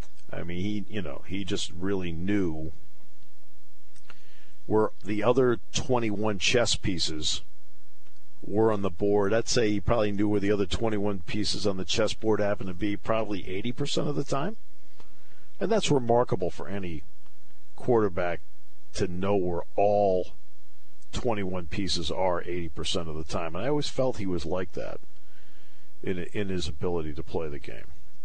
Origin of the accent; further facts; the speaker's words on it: New England, United States; People like know I grew up in New England. I've never been a Patriots fan.